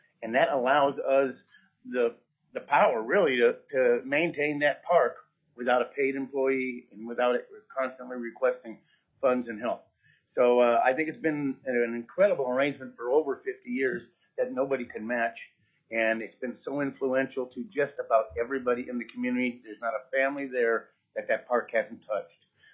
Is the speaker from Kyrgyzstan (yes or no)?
no; Eagle River, United States; I grew up in Eagle River, over a 50-year resident of Eagle River.